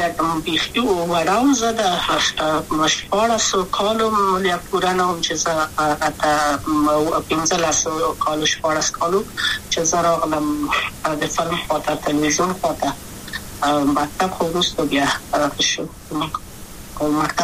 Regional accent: Kabul, Afghanistan; also born or lived in Wardak; زه خو اصلا د وردګو ولایت یم، د پلار مې د وردګو ولایت ته خلک انسان شي کې، دلې د کابل په تخت پل سیمه کې یم او لویا شویم کابل که یم. مکتب می دولسم پا کابل

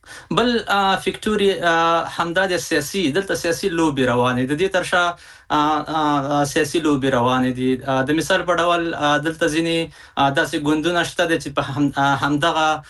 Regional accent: Afghanistan; د خبرونو سره ټکی به مونږ افغانان یو

